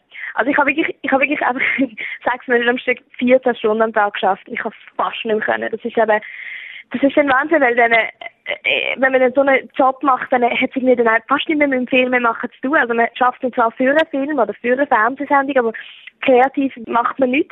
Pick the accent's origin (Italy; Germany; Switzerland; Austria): Switzerland; now in New York, United States; Es ist witzig, die meisten Leute wissen gar nicht, dass ich Schweizerin bin. Ich habe irgendwie Englisch gelernt, als ich 10 war und ich habe eigentlich keinen Akzent.